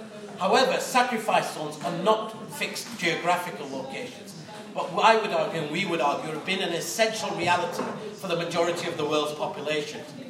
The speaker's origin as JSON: {"language": "English", "country": "Pakistan", "said": "I'm originally from Pakistan."}